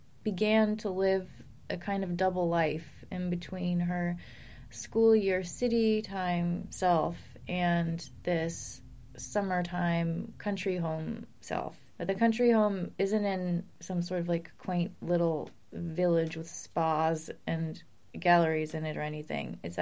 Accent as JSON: {"language": "English", "region": "New England", "country": "United States", "tie": "born or raised there", "said": "And growing up in New England, like, there were different zones that I experienced."}